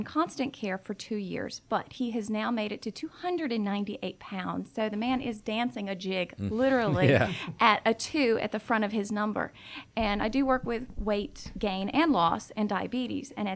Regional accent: Deep South, United States; I'm a big family from the South, and they had a lot of health disparities. And we're from the Deep South, so we're kind of stubborn, and we're the kind that we suffer in silence.

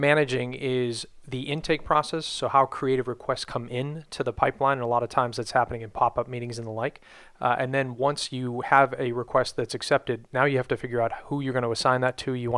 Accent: Boston, Massachusetts, United States; I'm actually originally from Boston

